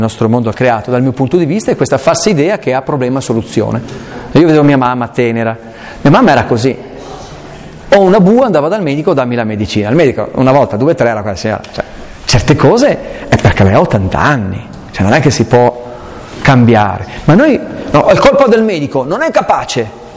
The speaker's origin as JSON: {"language": "Italian", "region": "Aosta Valley", "country": "Italy", "said": "io sono valdostano."}